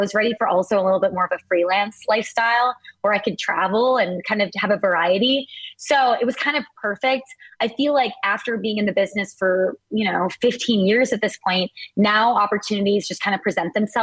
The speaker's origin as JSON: {"language": "English", "region": "Wisconsin", "country": "United States", "tie": "born or raised there", "said": "which I actually credit to growing up in Wisconsin because you play so many yard games."}